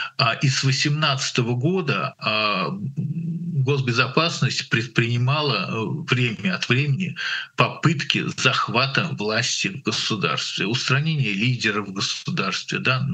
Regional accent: Moscow, Russia; Я сам из Москвы, поэтому я Ленинград плохо знаю.

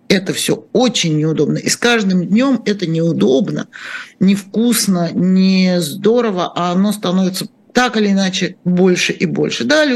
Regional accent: Moscow, Russia; Я же сама москвичка и много-много-много лет прожила в этом городе

